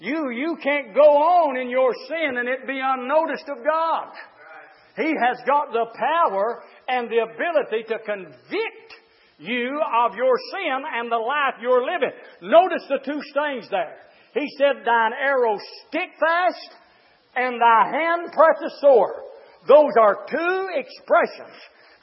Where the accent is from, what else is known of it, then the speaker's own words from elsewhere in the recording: the South, United States; I would say something, but it'd make some of y'all mad. I'm from the South.